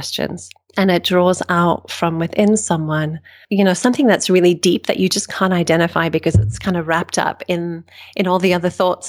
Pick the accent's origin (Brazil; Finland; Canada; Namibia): Namibia; also born or lived in South Africa; now in United States; I was born in South Africa, and then we moved in the midst of the apartheid to Namibia, which is the country northwest of South Africa.